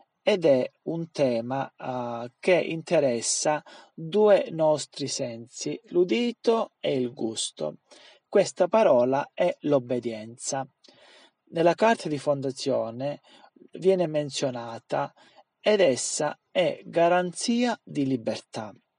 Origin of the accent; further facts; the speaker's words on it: Calabria, Italy; il mio carattere un po' orgoglioso da buon calabrese